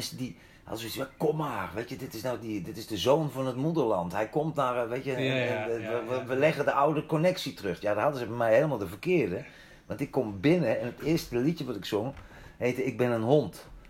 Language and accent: Dutch; Veenendaal, Utrecht, Netherlands; born there; die zo uit Veenendaal hadden kunnen komen waar ik geboren ben